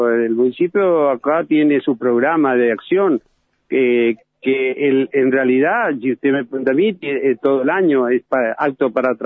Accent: Posadas, Misiones, Argentina; Yo soy de Posada y conozco.

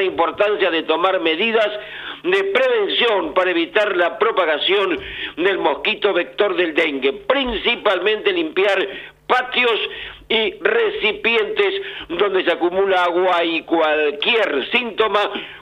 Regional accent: Treinta de Agosto, Buenos Aires, Argentina; me fui a mi pueblo, que queda en la provincia de Buenos Aires, en el partido de Trenquelauquen, que se llama 30 de agosto.

